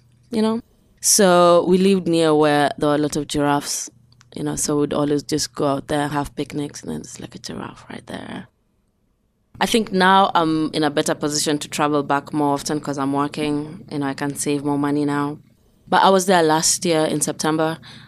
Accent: Nairobi, Kenya; born there; And I was born in Nairobi, Kenya.

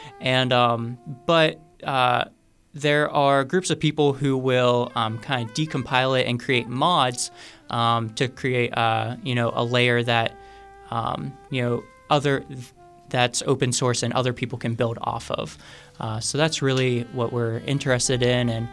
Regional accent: Pittsburgh, Pennsylvania, United States; Yeah. I grew up in Pittsburgh. I'm from East Pittsburgh.

